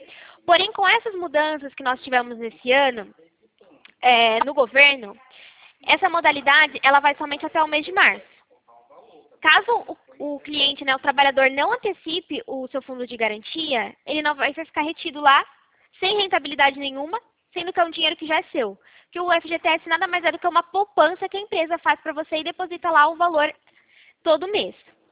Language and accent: Portuguese; Nova Odessa, São Paulo, Brazil; É porque eu sou aqui de Nova Odessa, é pertinho.